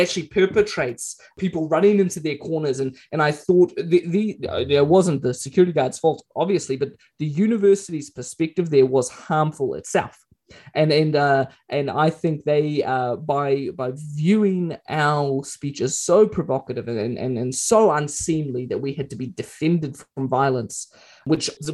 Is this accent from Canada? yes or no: no; Mozambique; also born or lived in Kenya; now in New Zealand; I grew up in Mozambique in a very rural part of the country. I lived in Kenya during attacks from Somalia, Al-Shabaab.